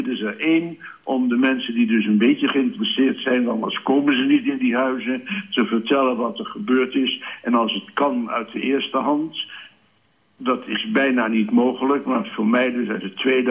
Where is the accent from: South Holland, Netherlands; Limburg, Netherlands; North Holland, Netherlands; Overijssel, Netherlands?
Overijssel, Netherlands; Enschede; Ik kom zelf niet uit Groenlo, ik kom uit Enschede.